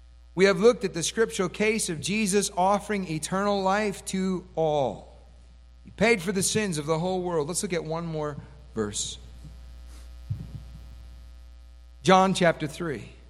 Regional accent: Oak Park, Illinois, United States; born there; But I can say I was born in the North Suburban Hospital in Oak Park, Illinois. 1966, that was a long time ago.

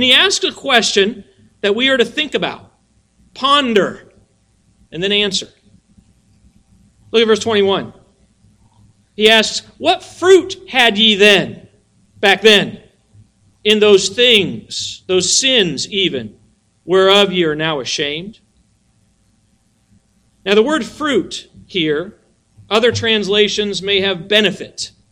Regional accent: Colorado, United States; there was a tree in our backyard when I was growing up in Colorado

